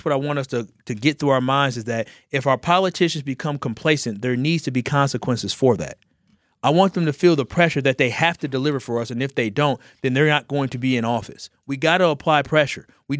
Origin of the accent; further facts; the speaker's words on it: Milwaukee, Wisconsin, United States; And I talk about the fact that I went to Whitefish Bay, born and raised in Milwaukee, but I was a 220 kid.